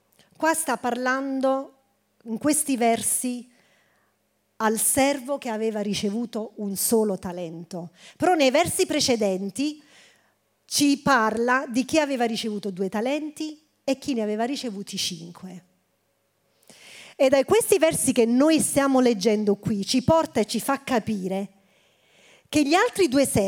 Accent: San Marco Evangelista, Campania, Italy; Sono di San Marco.

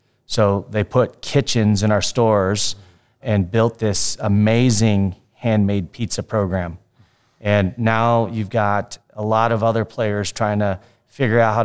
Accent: Chicago, Illinois, United States; also born or lived in Philadelphia / Boise / Minneapolis; I'm born and raised in Chicago, spent some time in Philadelphia, moved to Boise, Idaho when I was with Albertsons, moved to Minneapolis, and then came back to Chicago.

